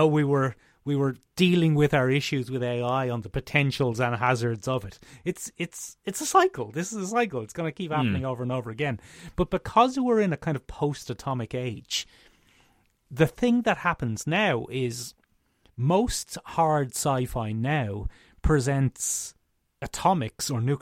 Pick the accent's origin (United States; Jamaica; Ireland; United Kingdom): Ireland; We're uniquely positioned in this being Irish and not having a nuclear power in this country, mostly down to fear and policy making decisions